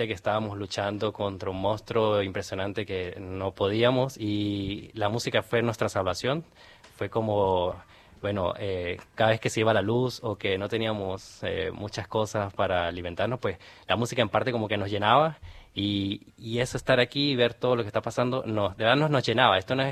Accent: Venezuela; moved away; hay cosas que como venezolanos creo que tenemos que mejorar

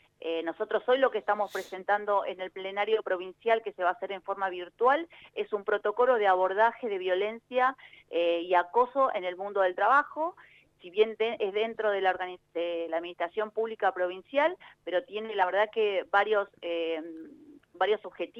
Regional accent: Caleta Olivia, Santa Cruz, Argentina; yo soy de Cadete Olivia, soy hija de Piefiana, zona petrolera

